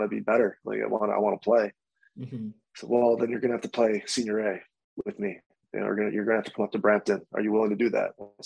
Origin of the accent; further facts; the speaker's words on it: Rochester, New York, United States; Really cool to play for my hometown again. You know, I grew up going to every Nighthawks game.